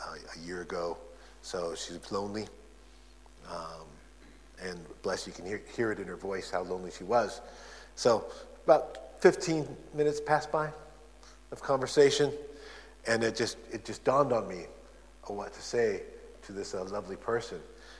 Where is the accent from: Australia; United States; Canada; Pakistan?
United States; now in England, United Kingdom; You tell by the accent, I'm an American. Sometimes people say, are you Canadian? But I'm not Canadian.